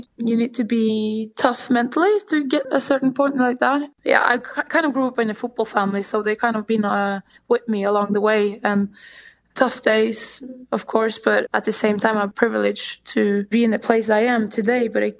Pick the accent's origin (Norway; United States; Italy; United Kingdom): Norway; Growing up in Norway with democracy and equality is something that I brought with me out in Europe as well, in the world.